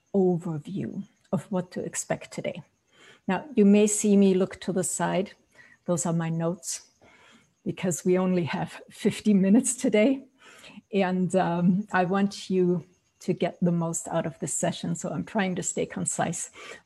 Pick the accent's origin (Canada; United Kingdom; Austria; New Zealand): Austria; accent: Austrian; English is a second language; now in United States; both growing up in Austria, that's where the accent is from, and then after I moved to the US